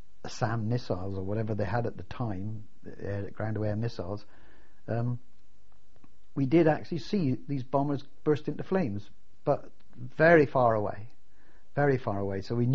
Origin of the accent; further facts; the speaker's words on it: United Kingdom; Though, as British troops, we sort of stuck together more.